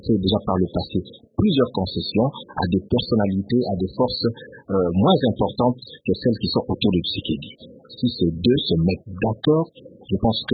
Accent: DR Congo; nous en tant que Congolais

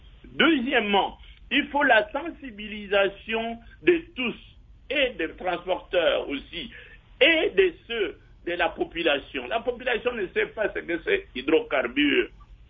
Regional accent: DR Congo; Je suis Congolais

